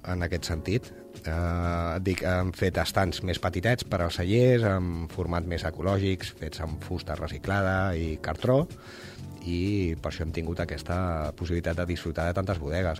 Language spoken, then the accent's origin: Catalan; Barcelona, Catalonia, Spain; jo que sóc de Barcelona, doncs el mes de febrer sempre ha sigut el mes més fred